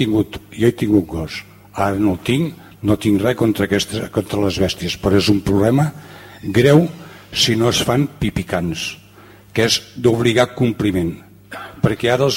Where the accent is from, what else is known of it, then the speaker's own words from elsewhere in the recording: Sitges, Catalonia, Spain; Soc fill de Sitges i en represento a mi mateix.